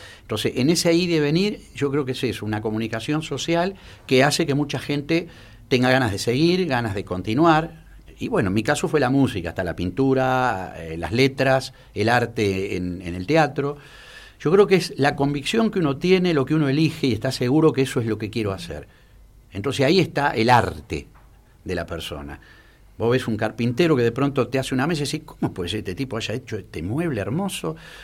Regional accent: Argentina; Nosotros, siendo argentinos y siendo parte de esa historia, de esa cultura

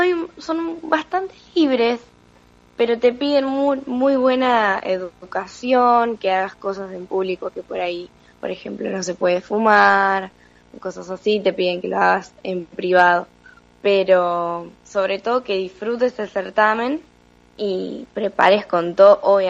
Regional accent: Luján, Buenos Aires Province, Argentina; Soy lujanense

